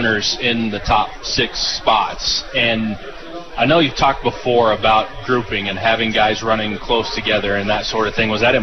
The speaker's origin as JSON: {"language": "English", "region": "Illinois", "country": "United States", "tie": "born or raised there", "said": "I have to admit, I grew up in Illinois, but I had never heard of Elsa before this."}